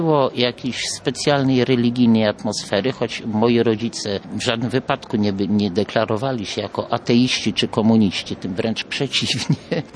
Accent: Poznań, Greater Poland Voivodeship, Poland; born there; Urodziłam się w Poznaniu, ponieważ po wojnie, zupełnie niezależnie, oboje moi rodzice jeszcze wtedy się nie znali, trafili do Poznania, bo Warszawa nie istniała i tam się poznali.

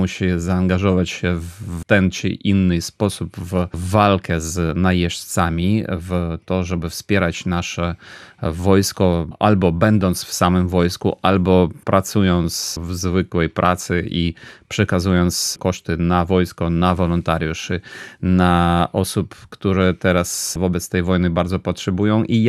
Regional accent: Kyiv, Ukraine; Polish is a second language; to ja to słyszałem, będąc u siebie w domu w Kijowie.

